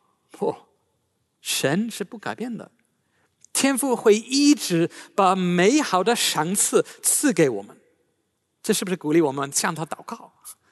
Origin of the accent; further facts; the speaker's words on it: United Kingdom; Chinese is a second language; 但是我们英国人觉得这个已经算寒冷的。